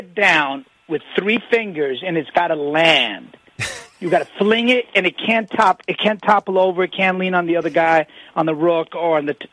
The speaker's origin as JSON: {"language": "English", "town": "Queens", "region": "New York", "country": "United States", "said": "You know that I'm from Queens, Mets."}